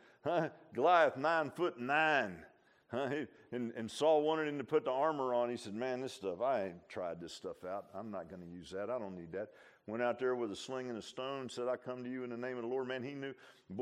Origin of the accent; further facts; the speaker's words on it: Virginia Beach, Virginia, United States; Man, I grew up in Virginia Beach. You know, we had a boat and we lived.